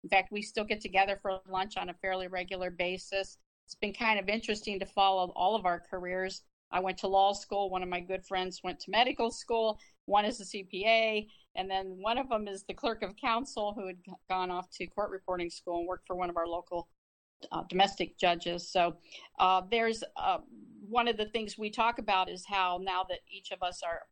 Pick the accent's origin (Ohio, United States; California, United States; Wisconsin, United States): Ohio, United States; Akron; I am born and bred in Akron, Ohio, on North Hill, when North Hill was Little Italy. I was born into that community